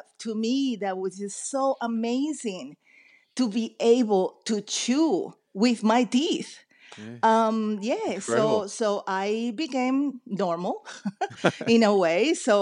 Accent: United States; when I grew up in the States. Having lived with a Jewish family

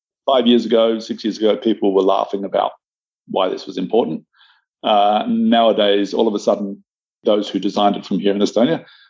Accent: Australia; as an Australian

